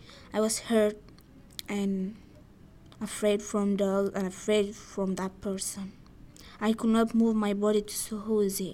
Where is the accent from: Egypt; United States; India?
Egypt; English is a second language; I'm from Egypt. I am 15 years old. I love to climb so much. I was 12 years old. I was living in Egypt.